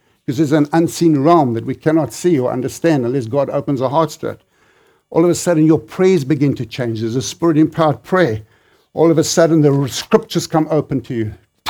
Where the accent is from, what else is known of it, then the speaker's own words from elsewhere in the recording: South Africa; I grew up in South Africa, and I'm ashamed to say that. I grew up in the apartheid years